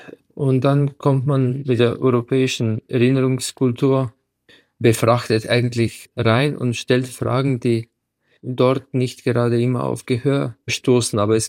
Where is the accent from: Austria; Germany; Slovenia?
Slovenia; Ptuj, Drava; Diese Frau stammt aus der gleichen Stadt, wo ich herkomme, aus Ptuj, Betau, aus der slowenischen Südsteiermark.